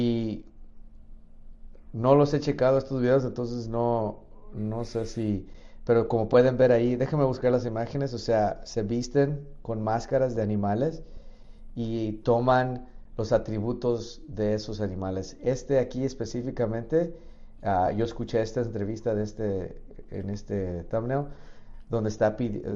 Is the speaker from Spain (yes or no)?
no; Mexico; born there; yo nací en México, tengo un amor especial para México, obviamente, siendo mexicano